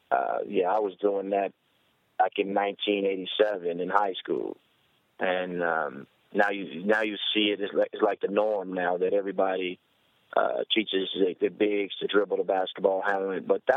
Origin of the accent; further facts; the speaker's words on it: Chicago, Illinois, United States; when I was growing up in Chicago, I just wanted to be a normal kid.